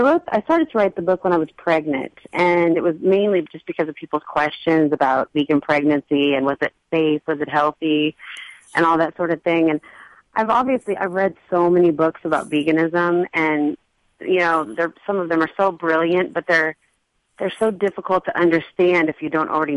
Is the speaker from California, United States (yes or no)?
no; Iowa, United States; and since I'm from Iowa as well, I think that makes it even easier for people to kind of relate to.